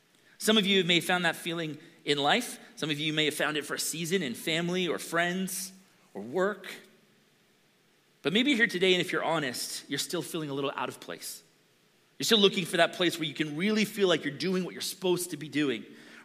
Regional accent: Erie, Pennsylvania, United States; now in Tokorozawa, Japan; My family lives just outside of Tokyo in a town called Tokorozawa, but originally we come from Erie, Pennsylvania, up on the Great Lakes, and I served there as a pastor for almost 20 years.

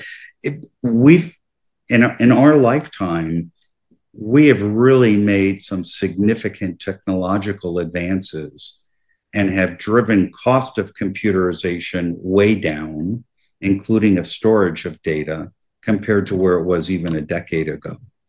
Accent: New Jersey, United States; Now, I grew up in New Jersey. I went to Seton Hall University, which is a Catholic university

